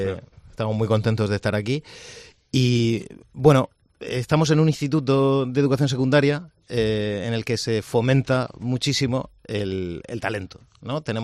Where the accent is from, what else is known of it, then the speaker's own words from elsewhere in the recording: Cartagena, Region of Murcia, Spain; Sí, sí. Soy cartagenero, pero sí, muy murciano.